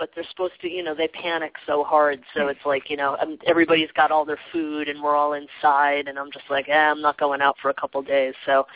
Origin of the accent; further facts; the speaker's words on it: Schenectady, New York, United States; also born or lived in Florida; I am from Schenectady. I was born and raised there, and I lived in Florida for a couple of years. But, mostly a New Yorker.